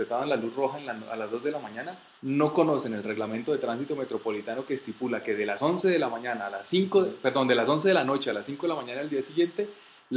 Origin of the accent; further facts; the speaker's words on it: Colombia; Yo como colombiano soy al revés.